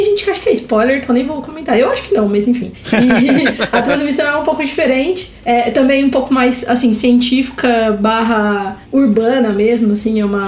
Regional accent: Campinas, São Paulo, Brazil; now in Paulínia, Brazil; Eu moro no interior, moro em Paulínia, que é pertinho de Campinas, né? Eu sou de Campinas e morei a vida inteira aqui.

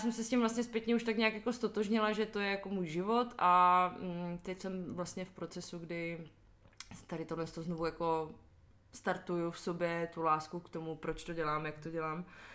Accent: Ostrava, Moravian-Silesian Region, Czechia; moved away as an adult; No, tak pocházím z Ostravy, kde jsem vyrůstala do svých 18, skoro 19 let.

